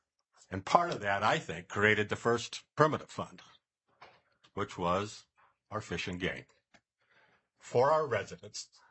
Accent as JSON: {"language": "English", "region": "Alaska", "country": "United States", "said": "I'm from Southeast Alaska."}